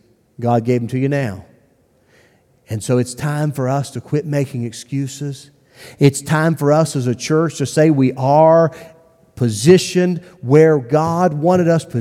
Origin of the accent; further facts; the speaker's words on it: Ireland; I'm Irish.